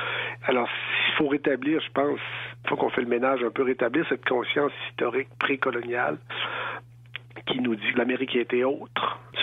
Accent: Quebec, Canada; now in Ottawa, Canada; le territoire du Grand Nitassinan, le territoire traditionnel Innu, là, c'est de là que je viens, mais maintenant, je suis à Ottawa.

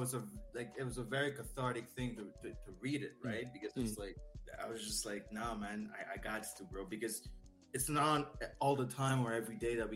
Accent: Quebec, Canada; first language French; English is a second language; I'm Francophone, right? So I'm Haitian, so French is the first language, but I'm from the West Island, so it's very English, right?

